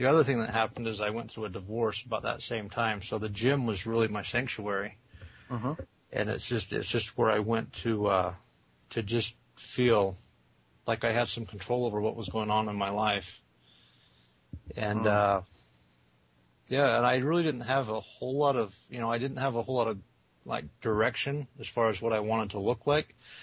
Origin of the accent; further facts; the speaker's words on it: Salt Lake City, Utah, United States; I'm from Salt Lake City, Utah.